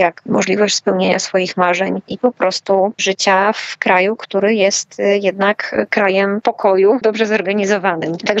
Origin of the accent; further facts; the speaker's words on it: Lublin Voivodeship, Poland; now in Warsaw, Poland; ja nie jestem z Warszawy, ja jestem z Lubelszczyzny, dlatego też jak przyjechałam do Warszawy i zaczęłam tutaj pracować